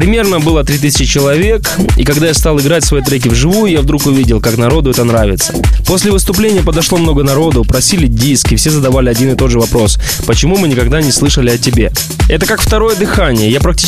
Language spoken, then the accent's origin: Russian; Essentuki, Stavropol Krai, Russia; Я из Ессентуков. Это в Ставропольском крае, рядом с Пятигорском. Наш город известен минеральной водой Ессентуки, и у нас чудесный край.